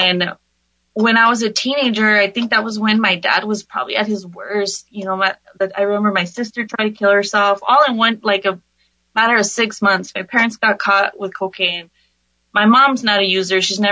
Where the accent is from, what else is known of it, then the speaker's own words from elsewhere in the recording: El Paso, Texas, United States; also born or lived in New Jersey; I don't know if you guys know, but I'm from El Paso.